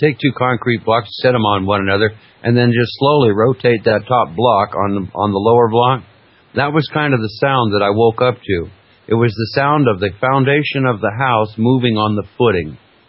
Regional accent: Bunnell Park, Alaska, United States; in that house I grew up in Bunnell Park, Alaska

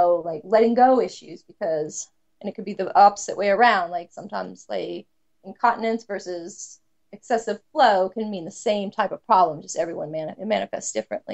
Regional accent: Louisiana, United States; Yeah, maybe it's a Southern thing, you know, because I grew up in Louisiana, but we always had tons of cloves.

